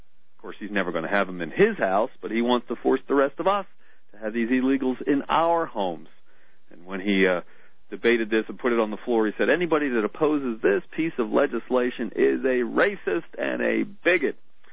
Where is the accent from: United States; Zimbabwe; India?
United States; Pennington, New Jersey; And I grew up just outside of Pennington, New Jersey